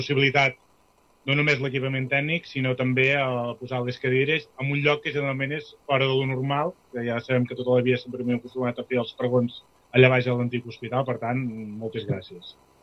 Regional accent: L'Espluga de Francolí, Catalonia, Spain; Soc de l'Espluga de Francolí, només podia ser així. Soc d'un poble que m'ha fet com sóc. Soc d'un poble que m'ha donat una identitat per sempre.

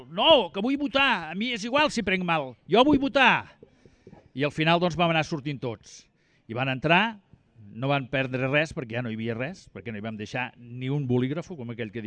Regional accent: Catalonia, Spain; perquè de tontos tampoc som la gent de la Conca

